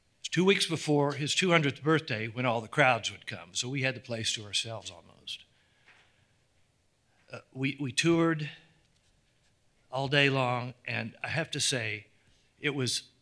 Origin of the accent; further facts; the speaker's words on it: Cape Girardeau, Missouri, United States; that I'm from Cape Girardeau, Missouri.